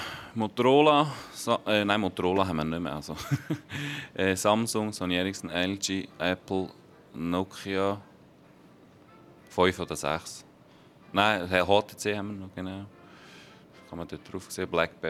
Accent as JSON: {"language": "German", "town": "Trubschachen", "region": "Bern", "country": "Switzerland", "said": "Ursprünglich komme ich aus Trubschachen und Trubschachen liegt im Emmental und das Emmital ist, das ist ja im Kern von der Schweiz und Trubschachen liegt neben Langnau im Emmental."}